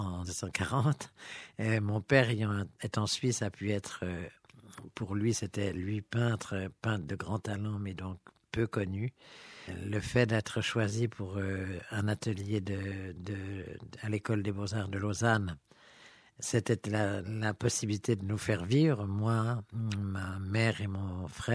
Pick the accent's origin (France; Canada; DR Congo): France; Paris, Île-de-France; c'est tout à fait la France, puisque j'y suis né, je suis parisien, dans le fond.